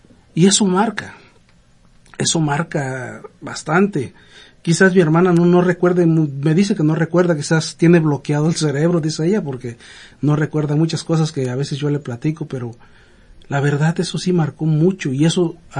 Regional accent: Huajuapan de León, Oaxaca, Mexico; also born or lived in State of Mexico; originario de Oaxaca. Soy de Oaxaca, exactamente de Huajuapan de León, Oaxaca, México. De allí soy. Y prácticamente pues ahí llegué a vivir, porque yo soy nacido en el Estado de México.

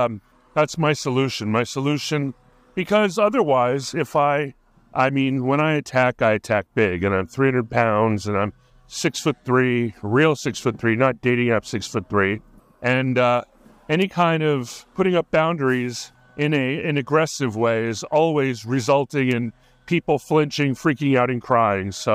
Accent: Hawaii, United States; because I found growing up in Hawaii very threatening and sometimes dangerous

